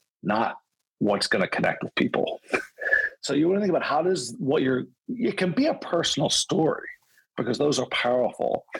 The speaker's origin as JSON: {"language": "English", "town": "Philadelphia", "region": "Pennsylvania", "country": "United States", "said": "I think it was a different cities because I'm from Philly."}